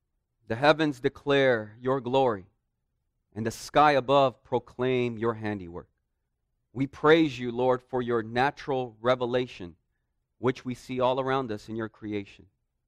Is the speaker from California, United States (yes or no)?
yes; California, United States; But I grew up in the Bay during their years of not only a championship drought